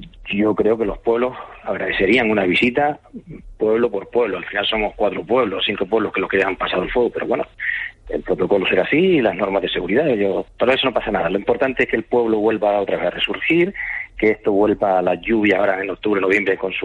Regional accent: Artenara, Canary Islands, Spain; yo tengo que defender mi pueblo, a mis vecinos, y lo vi porque hubo un momento que estábamos solos, los de la gente de Artenara

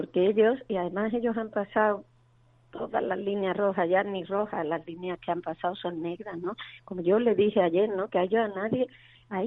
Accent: Spain; como española

